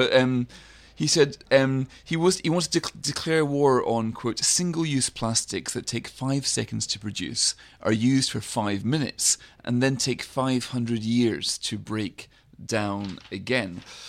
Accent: Scotland, United Kingdom; when I was young, growing up in the Highlands, you'd be thrilled if you were a young boy to come across a discarded iron brew bottle

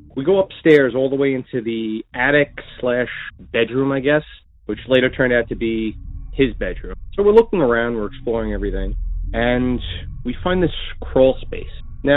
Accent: Long Island, New York, United States; I'm from Long Island, New York, and I just recently started listening to your podcast.

